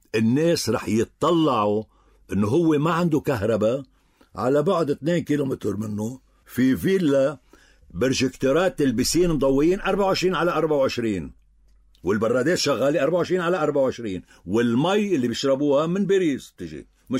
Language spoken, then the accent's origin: Arabic; Beqaa, Lebanon; طبعا أنا من البقاع، أنا بي من بعلبك أمي من دير الأحمر